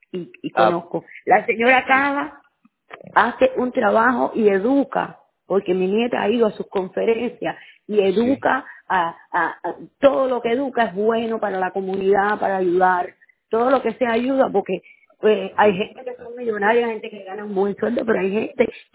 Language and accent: Spanish; Cuba; moved away; vine de Cuba